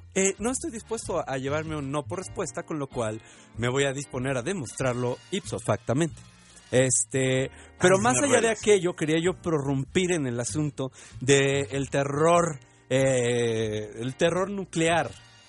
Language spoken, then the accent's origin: Spanish; Mexico; como mexicanos